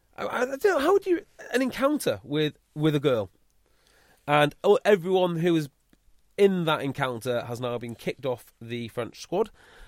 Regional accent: Llandudno, Wales, United Kingdom; Two of the Scottish under-20s coaching staff have been suspended for a late-night incident in my hometown, Llandudno, after the Scottish under-20s played Wales under-20s.

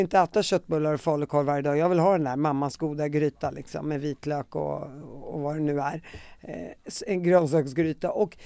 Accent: Sweden; när jag växte upp i Sverige

